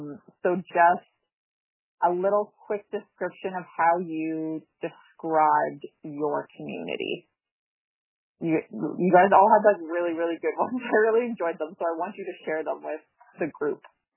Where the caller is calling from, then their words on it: Yellowknife, Northwest Territories, Canada; I'm calling in from Samba K Yellowknife.